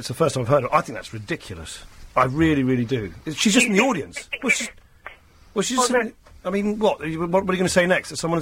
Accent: United Kingdom; I'm just saying, as a British politician, as a British person, I like the fact that we're different to France

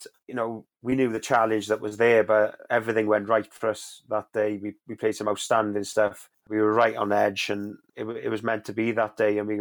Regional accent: Carmarthen, Wales, United Kingdom; I'm from Carmarthen, I am.

